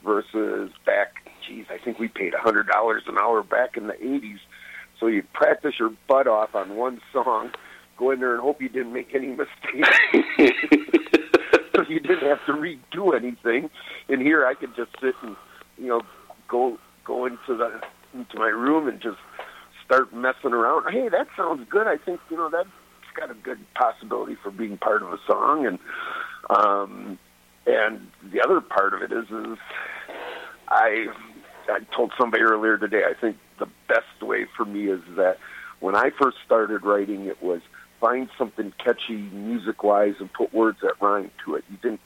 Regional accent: Wisconsin, United States; And I said, no, growing up in the Midwest in the 70s and 80s influenced my musical interest.

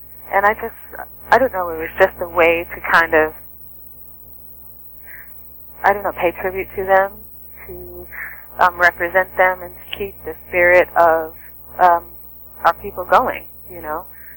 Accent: New York City, New York, United States; And we grew up in New York City.

